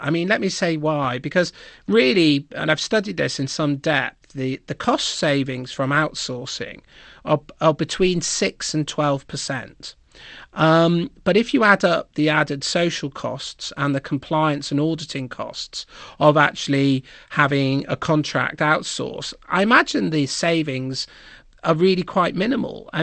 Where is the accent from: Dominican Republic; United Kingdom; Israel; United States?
United Kingdom; Liverpool, North West England; Well, I grew up in Liverpool in the 1980s, and I saw the consequences of just abandoning whole areas of our country.